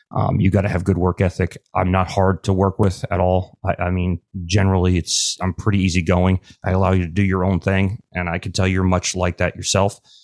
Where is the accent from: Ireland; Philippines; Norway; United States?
Ireland; Because I'm Irish, I don't know, but it's still, that's what it is.